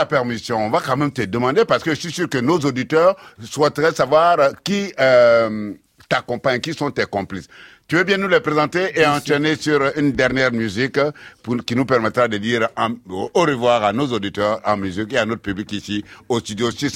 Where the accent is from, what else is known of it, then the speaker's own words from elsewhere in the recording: Côte d’Ivoire; pour revenir à mon petit nombril de mon côté chauvin ivoirien